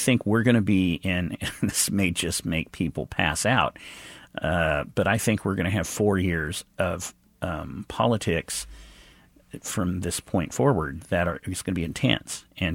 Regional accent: Kansas, United States; and I grew up in Western Kansas, no redder place than

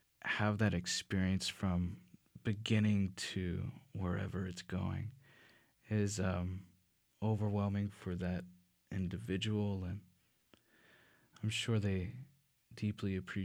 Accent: Robinson, Texas, United States; also born or lived in Waco / Falls City; I was born in Waco, raised in Robinson. Ended up moving from Robinson to graduate in Falls City, which is a small town, South Texas.

